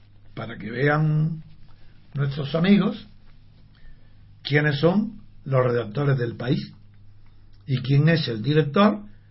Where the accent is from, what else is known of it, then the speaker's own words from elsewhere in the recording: Spain; porque yo soy español y estoy acostumbrado a entender lo que significa el idioma español